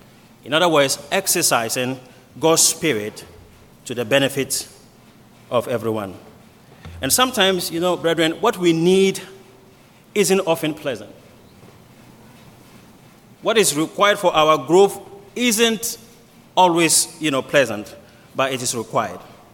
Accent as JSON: {"language": "English", "country": "Ghana", "said": "I came from Ghana."}